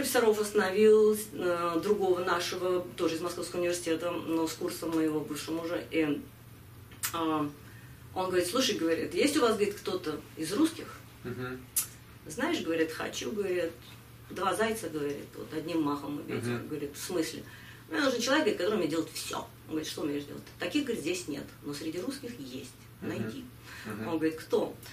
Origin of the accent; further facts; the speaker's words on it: Moscow, Russia; Я выросла в Москве, закончила Московский университет по специальности биохимия.